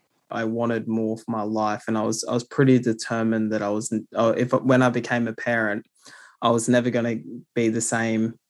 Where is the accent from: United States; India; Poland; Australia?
Australia; New South Wales; also born or lived in Tumby Bay, Australia / Bungonia, Australia; I grew up in the Illawarra region of New South Wales, and the South Coast is where I was born, but I also spent time in Tumby Bay in South Australia. And I also spent time in Bungonia, which is in the central Tablelands of New South Wales.